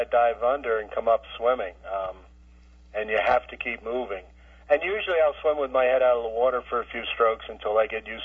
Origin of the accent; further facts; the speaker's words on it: New Jersey, United States; Well, fortunately, I grew up on the Jersey shore, literally blocks from the ocean.